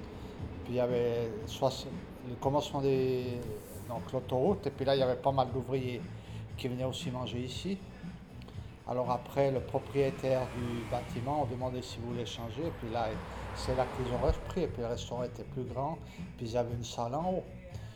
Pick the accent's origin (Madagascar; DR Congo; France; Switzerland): Switzerland; Renan, Bern; je suis un enfant de Renan, j'ai grandi à Renan, et puis la mentalité, je la connais. C'est une mentalité un peu spéciale parce que c'est beaucoup ouvrier